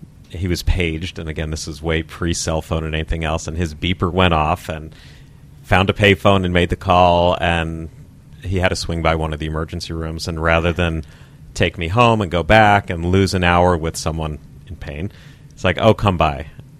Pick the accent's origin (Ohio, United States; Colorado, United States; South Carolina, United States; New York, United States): New York, United States; Woodmere; I grew up on the South Shore in the town of Woodmere.